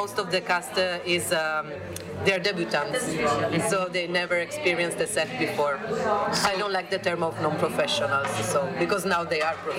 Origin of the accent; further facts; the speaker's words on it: Trieste, Friuli-Venezia Giulia, Italy; I'm from Trieste